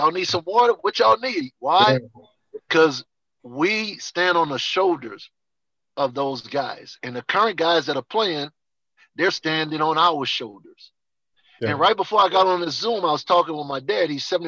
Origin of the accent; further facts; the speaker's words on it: New Orleans, Louisiana, United States; So he and I, and both of us from down south, he from Kiln, Mississippi. I'm from New Orleans.